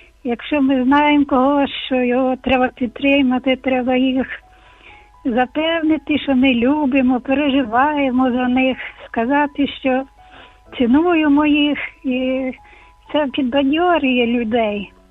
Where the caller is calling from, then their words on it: Chernivtsi, Chernivtsi Oblast, Ukraine; Я з Чернівців.